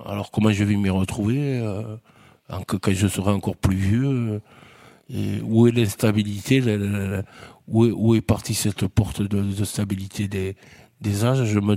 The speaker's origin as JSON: {"language": "French", "town": "Fumel", "region": "Nouvelle-Aquitaine", "country": "France", "tie": "born there", "said": "Moi, je suis né à Fumel."}